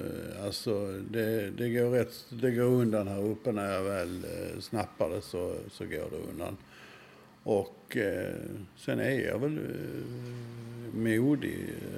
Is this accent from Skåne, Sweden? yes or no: yes; Malmö, Skåne, Sweden; timme efter timme man har suttit på kortfilmsbiograf i Malmö när jag var liten